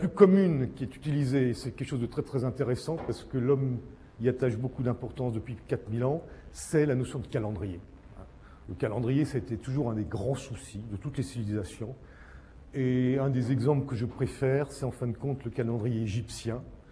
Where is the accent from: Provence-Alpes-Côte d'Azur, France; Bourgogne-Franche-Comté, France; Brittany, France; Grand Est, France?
Grand Est, France; Strasbourg; comme je suis strasbourgeois, on a de jolis grès des Vosges